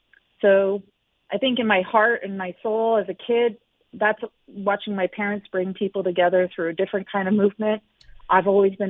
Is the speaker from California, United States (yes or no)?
yes; San Diego, California, United States; Well, I grew up in San Diego as a competitive swimmer